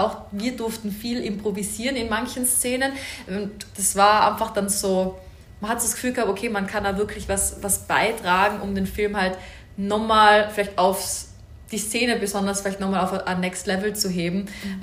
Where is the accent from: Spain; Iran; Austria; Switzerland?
Austria; Tyrol; da standen manchmal Dialektwörter drinnen, die ich so als Tirolerin nicht nutze.